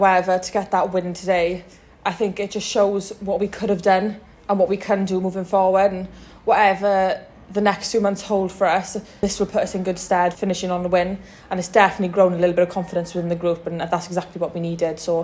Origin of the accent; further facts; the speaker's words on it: Wales, United Kingdom; And I love being Welsh, and the Welsh public really, really brought it today